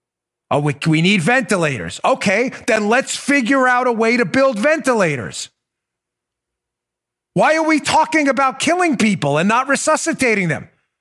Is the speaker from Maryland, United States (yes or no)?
yes; Maryland, United States; I should know. I'm from Maryland. I should know.